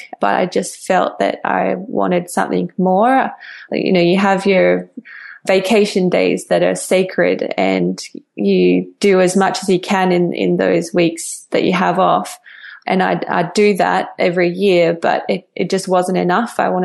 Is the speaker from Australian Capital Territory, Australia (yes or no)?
yes; Canberra, Australian Capital Territory, Australia; So I grew up in Canberra in Australia, and that's like the capital city